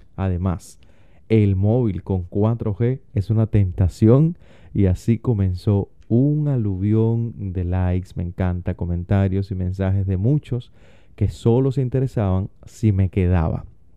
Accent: Cuba; moved away; que salí de Cuba y la gente de allá me dice, las cosas en Cuba tú no te imaginas cómo han cambiado

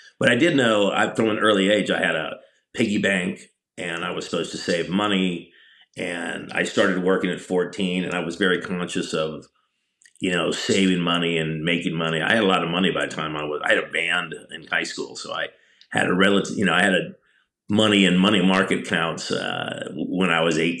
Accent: South Bend, Indiana, United States; I was raised in South Bend, Indiana. So moving outside of downtown area, you know, moved into quote unquote the suburbs.

